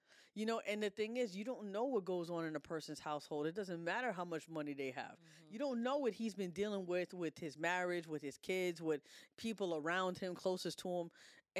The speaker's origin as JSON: {"language": "English", "town": "Philadelphia", "region": "Pennsylvania", "country": "United States", "said": "I'm trying to be the good guy, even though I'm from West Philly."}